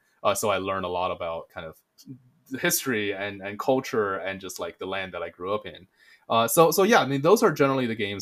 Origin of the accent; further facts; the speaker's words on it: China; So I grew up in China.